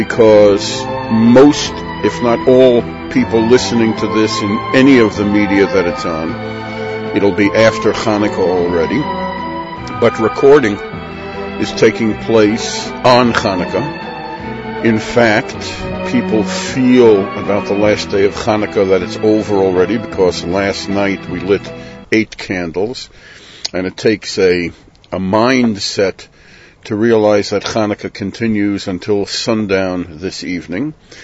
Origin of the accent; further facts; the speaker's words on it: United States; Nes Gadol Hayasham is the dreidel that I grew up with in the United States.